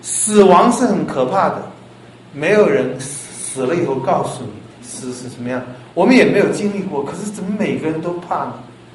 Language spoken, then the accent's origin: Chinese; China; 我们中国人说的不知者不罪，知法犯法罪加一等。